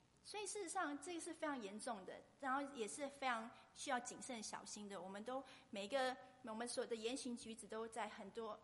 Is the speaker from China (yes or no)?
no; Taiwan; 我来自台湾，那现在我在牧迪神学院就读